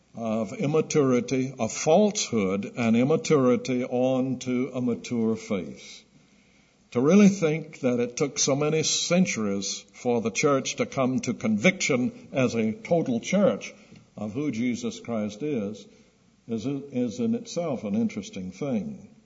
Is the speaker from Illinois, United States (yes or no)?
no; Charleston, South Carolina, United States; Now, I grew up in Charleston. I've mentioned this before. I grew up in Charleston by the side of the Atlantic, and I've been in a few storms